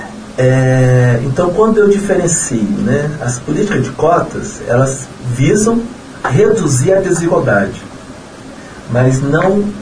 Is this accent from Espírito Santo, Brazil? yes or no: yes; Espírito Santo, Brazil; Eu sou capixaba, isso foi no Espírito Santo, então eu fiz o meu antigo primeiro grau, certo, né? Atual fundamental aqui, o meu antigo segundo grau, atual ensino médio também aqui no Espírito Santo.